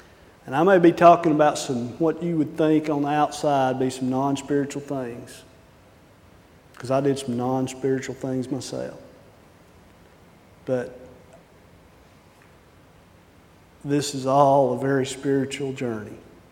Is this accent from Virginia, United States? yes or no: no; Georgia, United States; I am from Georgia, so you'll have to forgive me